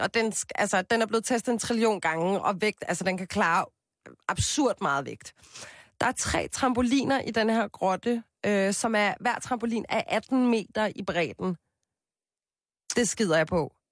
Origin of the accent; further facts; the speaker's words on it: Copenhagen, Capital Region of Denmark, Denmark; Jeg er vokset op på Christianshavn med min mor og min far, en storesøster, en lillesøster og en lillebror.